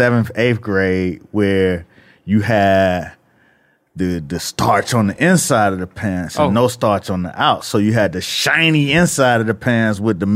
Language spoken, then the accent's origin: English; the South, United States; I'm from the South, so you know what I'm saying?